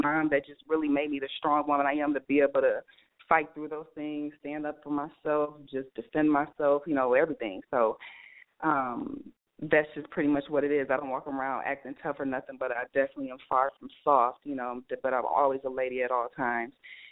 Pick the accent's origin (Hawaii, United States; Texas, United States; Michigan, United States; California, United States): Michigan, United States; Lansing; born and raised in Lansing, Michigan, as I said, on the south side. So shout out to all my south siders out in Lansing. I did grow up in a rough neighborhood.